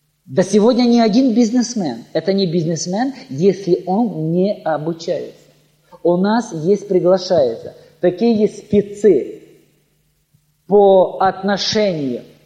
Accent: Ukraine; А мы говорим, мы с Украины.

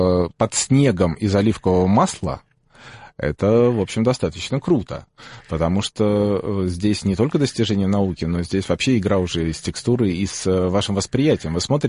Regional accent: Belarus; Знаете, я вот родился в Белоруссии, вырос там, и мне очень нравится.

